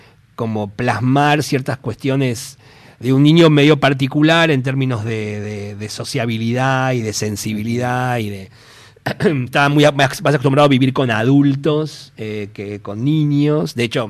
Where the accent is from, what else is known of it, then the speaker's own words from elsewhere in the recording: Buenos Aires, Argentina; Pero toda mi infancia fue en Versalles, ahí en cerca de Lope de Vega y Jonte, toda mi infancia transcurrió ahí, y a mis 12 años mis padres se mudaron a lo que hoy es Las Cañitas, ahí en Olleros y Luis María Campos.